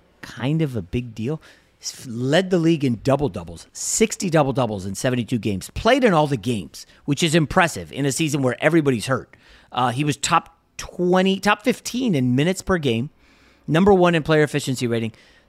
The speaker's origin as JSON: {"language": "English", "region": "New York", "country": "United States", "tie": "born there", "said": "Listen, again, I was born in New York, grew up Knicks/Lakers fan."}